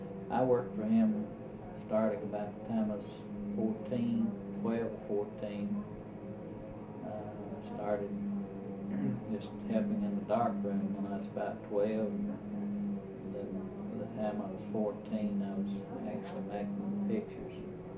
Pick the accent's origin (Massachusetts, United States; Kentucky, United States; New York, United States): Kentucky, United States; Park City; also born or lived in Mammoth Cave; Well, I was born here at Mammoth Cave, just across the parking lot there. We lived here until they started making it a national park. We moved in 1935, later, in the winter of 35, Park City. And I lived there until I was about 15.